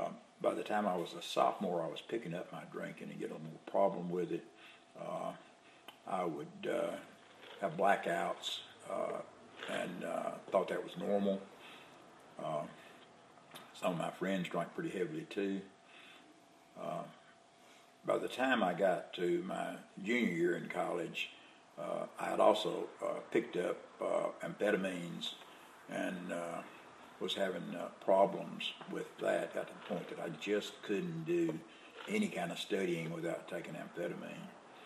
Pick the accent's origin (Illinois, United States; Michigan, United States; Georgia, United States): Georgia, United States; Rome; born there; I was born in Rome, Georgia, 1940. One of six children.